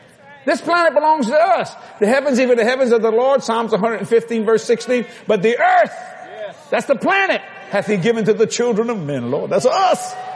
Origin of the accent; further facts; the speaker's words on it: Louisiana, United States; Because, you see, I'm a Cajun boy. We know how to cook.